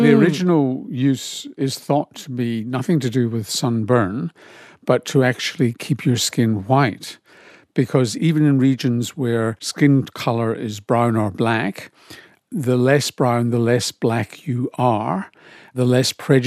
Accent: Glasgow, Scotland, United Kingdom; When I grew up in Glasgow, it wasn't such a big deal.

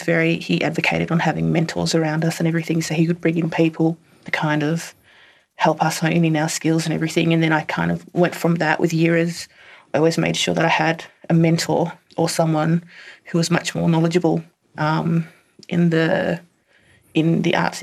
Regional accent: Western Australia, Australia; I'm from Western Australia. My mum is from the Kimberley, so Jarul and Bunuba country, which is Horse Creek and Fitzroy Crossing, and my dad is from Mandurah, Pinjarra, so Binjarab area.

